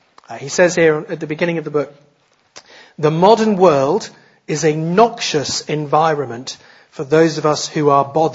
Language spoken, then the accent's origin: English; England, United Kingdom; We're here in England. I mean, I am English.